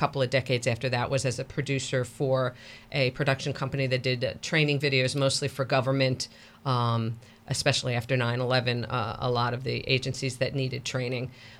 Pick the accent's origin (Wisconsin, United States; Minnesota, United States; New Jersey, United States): New Jersey, United States; we're both Jersey girls. So I came here from New Jersey to go on a national Shakespearean tour out of Catholic University.